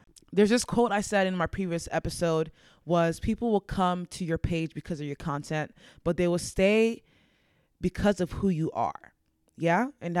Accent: Nigeria; is I'm a Nigerian woman. I just love my culture. I love my food. I love my dances.

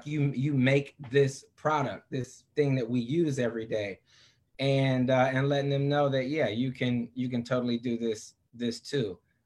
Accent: Detroit, Michigan, United States; So I grew up in Detroit, and my first job as a professional, I was designing cars.

